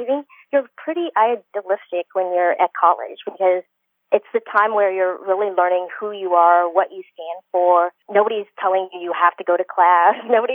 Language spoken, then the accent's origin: English; Indiana, United States; also born or lived in Vietnam; So I was born in Vietnam, and I came over as a Vietnamese refugee in 1980. Instead of going to California or New York, I ended up in a small town in Indiana. Growing up there, we were one of the few Asian families in that town.